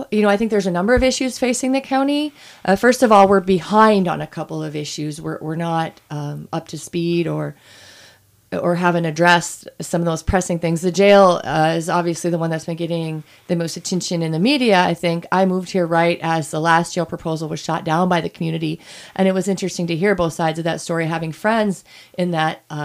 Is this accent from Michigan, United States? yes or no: yes; Michigan, United States; also born or lived in Upper Peninsula; I grew up in Agani. I'm a Uper by birth. And then I stayed close to home for my undergraduate training.